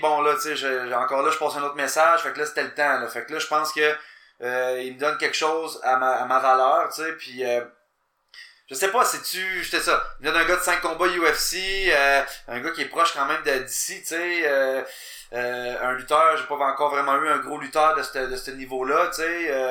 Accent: Gatineau, Quebec, Canada; je viens de Gatineau, ça fait 8 ans que j'étais à Québec

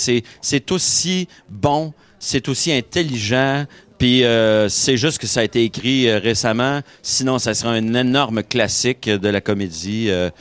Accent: Quebec, Canada; on est des Québécois dans cette pièce-là.

